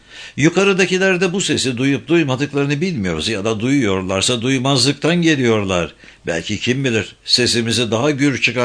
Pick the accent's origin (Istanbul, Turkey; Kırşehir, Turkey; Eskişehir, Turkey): Eskişehir, Turkey; Mahmudiye; 2012 yılında 5-6 bin liralık geliri bırakıp memleket hasretiyle Eskişehir Mahmudiye'ye, doğduğum yere döndüm. Benim memleketim aşık olunacak bir memleket sayılmaz aslında. 5 bin nüfusu küçük bir ilçe.